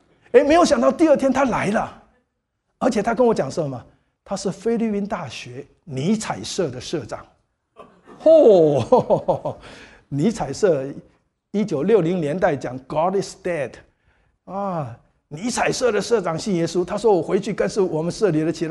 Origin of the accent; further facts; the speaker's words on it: Taiwan; 我是从台湾来的